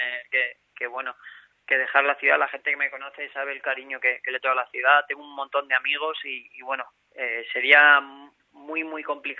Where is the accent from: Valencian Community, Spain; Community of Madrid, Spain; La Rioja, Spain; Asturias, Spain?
Community of Madrid, Spain; Madrid; now in Málaga, Spain; Es más, tengo más contactos aquí que en Madrid, que yo soy de Madrid, así que imagínate lo que es Málaga para mí.